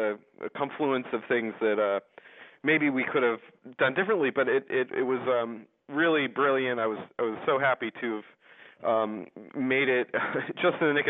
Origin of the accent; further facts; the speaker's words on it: Washington, United States; Colorado, as people know, is just like my home state of Washington State